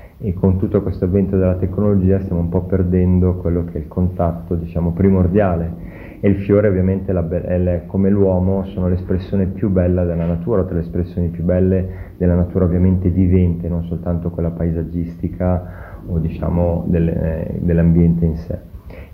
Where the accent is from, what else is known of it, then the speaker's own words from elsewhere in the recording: Switzerland; parlando addirittura di fotografia del mio paese, della Svizzera, persone che non sono mai uscite dagli Stati Uniti, cioè nel senso non sono mai venute qua in Svizzera